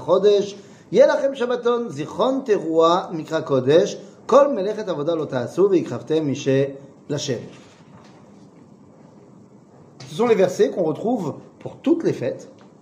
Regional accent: Metz, Grand Est, France; Moi, je viens de Metz

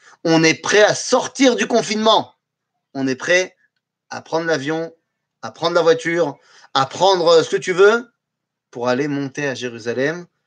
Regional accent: Poland; Par exemple, chez nous, en Pologne, oui, enfin chez nous en Pologne

